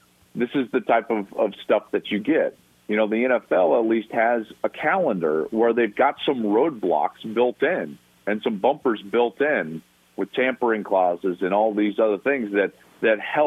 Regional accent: Colorado, United States; I grew up in Colorado.

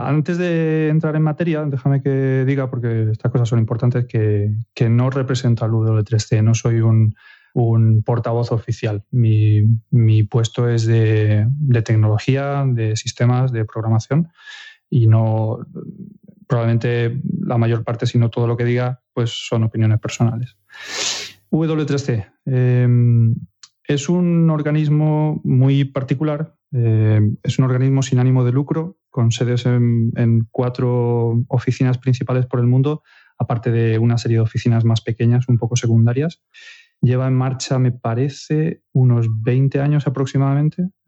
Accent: Madrid, Community of Madrid, Spain; Pues yo soy un programador más, estudié aquí en España. Yo soy de Madrid, pero estudié en la Universidad de Granada, en la Escuela Técnica Superior de Ingeniería Informática. Y empecé en el 98, acabé en el 2004.

